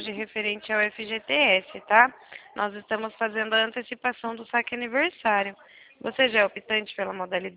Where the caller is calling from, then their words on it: Sorocaba, São Paulo, Brazil; A gente fala do estado de São Paulo, tá? É interior de São Paulo, Sorocaba.